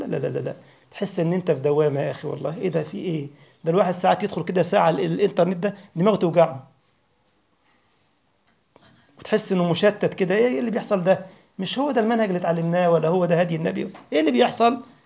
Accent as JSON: {"language": "Arabic", "country": "Egypt", "said": "عامل زي بتوع الميكروباصات عندنا في مصر"}